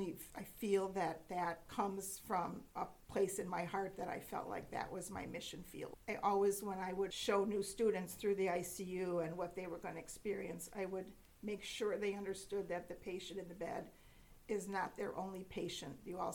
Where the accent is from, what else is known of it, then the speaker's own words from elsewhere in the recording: Milwaukee, Wisconsin, United States; My formative years, I grew up in Milwaukee, Wisconsin, a suburb of Milwaukee.